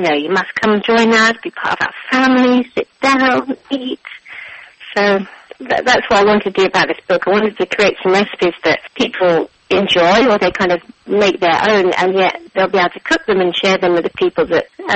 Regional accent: London, United Kingdom; Yeah, so I grew up in London, but my dad, well, he came over from Cyprus. He's from the Tudos Mountains.

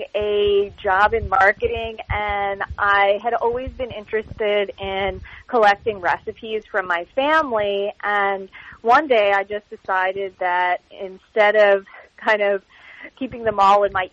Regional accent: New Jersey, United States; also born or lived in California; now in New York City, United States; I grew up in Jersey, so a lot of Italian food, and then I lived in California for a while, so Mexican and Asian flavors. And then, I mean, living in New York City

